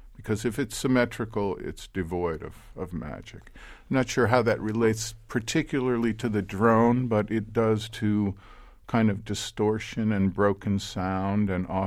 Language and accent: English; Ohio, United States; We're from Ohio. We grew up together.